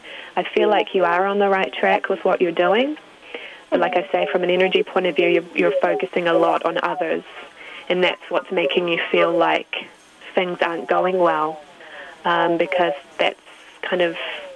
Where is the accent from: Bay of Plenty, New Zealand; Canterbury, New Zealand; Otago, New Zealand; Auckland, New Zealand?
Canterbury, New Zealand; Christchurch; I grew up in Christchurch, New Zealand